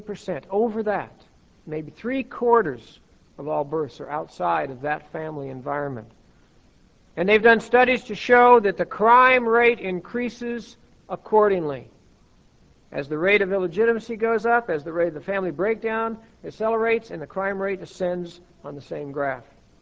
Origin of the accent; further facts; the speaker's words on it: Oregon, United States; I grew up in Oregon, and in Oregon from time to time we would go to the beach.